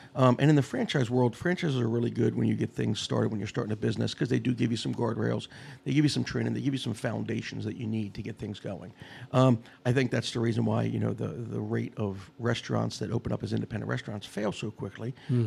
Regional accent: Bel Air, Maryland, United States; I grew up in Bel Air, Maryland.

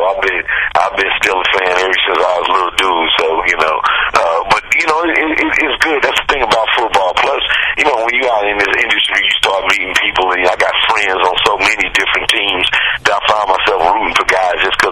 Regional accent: St. Louis, Missouri, United States; now in Los Angeles, United States; I grew up in St. Louis like that, but my real team is the Steelers.

